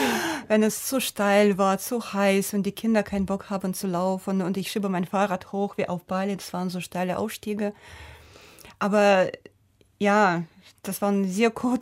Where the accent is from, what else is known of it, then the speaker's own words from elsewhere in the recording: Kamchatka Krai, Russia; German is a second language; sie ist im gleichen Dorf aufgewachsen in Kamtschatka wie ich.